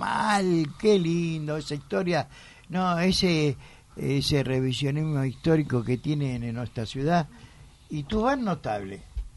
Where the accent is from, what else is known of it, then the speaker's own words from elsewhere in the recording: Buenos Aires, Argentina; Que eso, yo como porteño, tiene una historia.